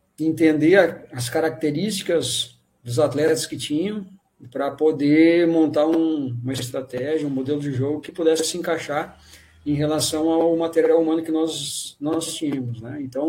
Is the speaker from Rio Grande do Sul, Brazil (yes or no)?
yes; Novo Hamburgo, Rio Grande do Sul, Brazil; retornar ao meu estado, sou gaúcho, sou natural de Novo Hamburgo, conheço bem o futebol do Sul